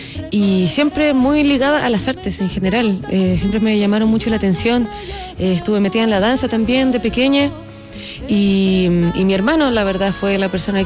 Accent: Magallanes and Chilean Antarctica, Chile; now in Santiago, Chile; vengo de la región de Magallanes, muy feliz de ser de ahí. Allá está toda mi familia, mis padres, mis tíos, mis primos, todo. Vivo acá con mi hermano en Santiago.

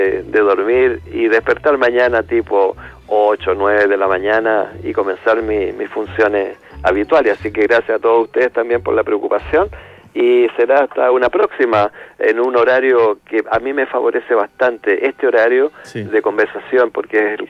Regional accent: Rengo, O'Higgins, Chile; born there

